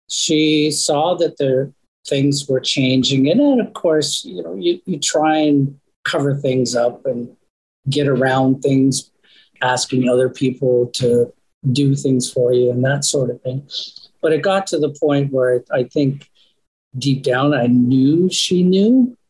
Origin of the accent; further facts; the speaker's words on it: Ontario, Canada; I moved back to my hometown, which is a very small community in northern Ontario in Canada, maybe a population at the time around 10,000 people.